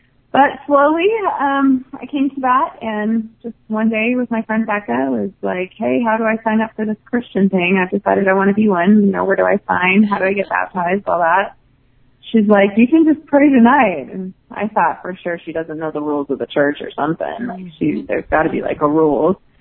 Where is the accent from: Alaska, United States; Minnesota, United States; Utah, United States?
Utah, United States; Provo; Okay, so I was born and raised in the Mormon Church in Provo, Utah, which back in the 80s, 90s was fairly, I think my high school was maybe 99 or 98% LDS. So I grew up in a very LDS culture.